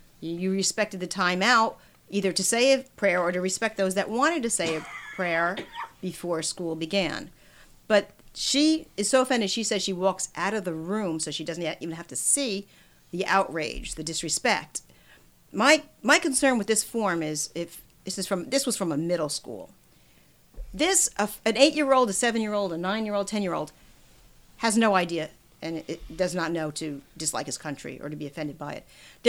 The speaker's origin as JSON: {"language": "English", "region": "New Jersey", "country": "United States", "said": "So I'm from New Jersey, and a friend of mine back in New Jersey, around the corner from me, she is very involved in the school system."}